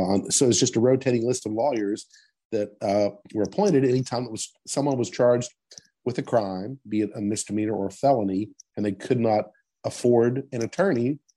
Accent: Danville, West Virginia, United States; be living right here in Danville, Madison, if I wasn't proud of the people that live here and in my hometown.

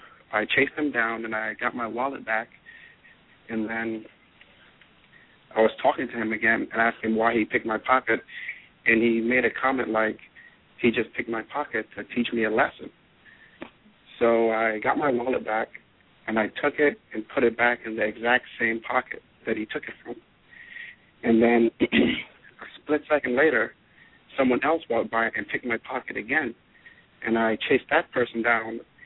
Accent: Jamaica; I'm originally from Jamaica.

